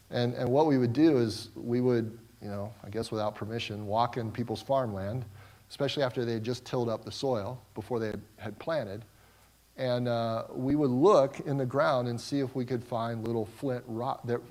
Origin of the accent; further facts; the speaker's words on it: Cincinnati, Ohio, United States; I grew up in the Midwest, more specifically Ohio, southwestern Ohio, Cincinnati, greater Cincinnati area.